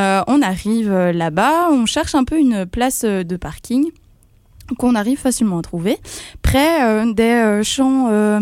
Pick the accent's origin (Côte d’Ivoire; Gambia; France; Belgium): Belgium; Heureusement qu'on vient de Belgique.